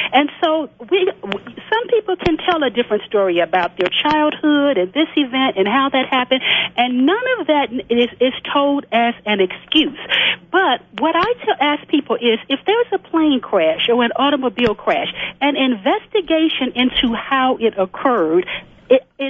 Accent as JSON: {"language": "English", "town": "Chicago", "region": "Illinois", "country": "United States", "said": "At that point, I was in Wisconsin, but I'm originally from Chicago."}